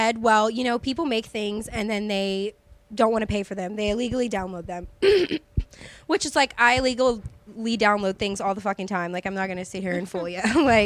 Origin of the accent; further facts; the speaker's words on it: Louisiana, United States; no, I'm from Louisiana. Like, I live with my parents.